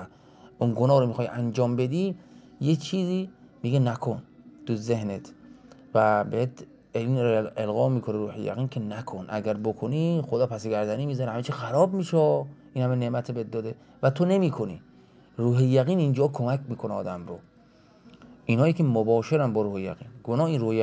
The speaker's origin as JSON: {"language": "Persian", "country": "Iran", "said": "برای ما که ایرانی هستیم و ایرانی و عربی خیلی نزدیک به من"}